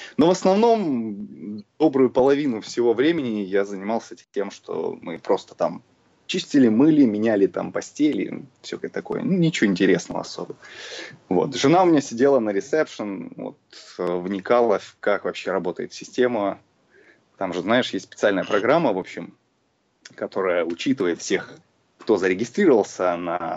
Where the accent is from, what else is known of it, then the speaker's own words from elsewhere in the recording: Russia; Нет, нет, нет, я из России.